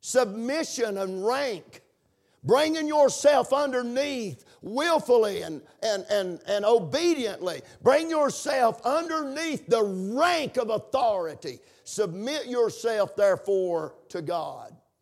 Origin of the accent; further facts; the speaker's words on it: Rosman, North Carolina, United States; I was raised in Rosman, North Carolina. Y'all knew that.